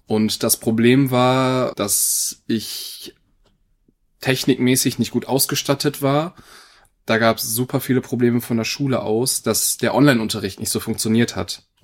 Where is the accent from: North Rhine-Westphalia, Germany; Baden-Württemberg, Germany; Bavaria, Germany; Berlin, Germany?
North Rhine-Westphalia, Germany; Essen; ich bin aber auch hier in Essen geboren tatsächlich und auch tatsächlich hier in Werden groß geworden, 18 Jahre lang. Bin letztes Jahr August bin ich hier weggezogen.